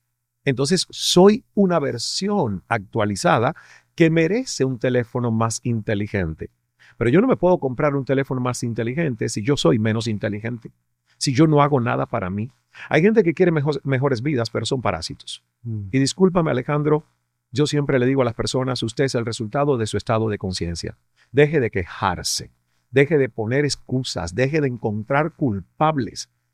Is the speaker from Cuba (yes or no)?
yes; Cuba; Y también para mí como cubano es decir, fuck you.